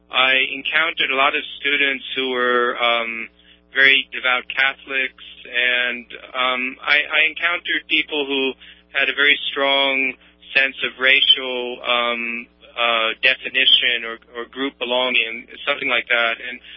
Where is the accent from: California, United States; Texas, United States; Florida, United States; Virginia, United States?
California, United States; I was raised in California, and the Jewish people that I knew at Harvard, my classmates, were mainly from New York, Chicago, New England